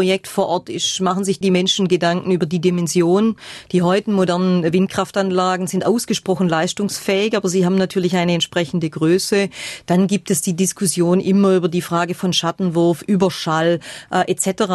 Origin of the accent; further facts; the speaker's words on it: Bingen, Baden-Württemberg, Germany; wenn ich von meiner Heimatgemeinde Bingen Richtung Bad Solgau fahre